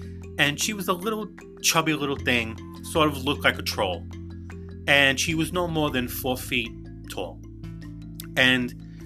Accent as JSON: {"language": "English", "town": "New York City", "region": "New York", "country": "United States", "tie": "born or raised there", "said": "I was in a supermarket doing some shopping in my hometown, which is New York City."}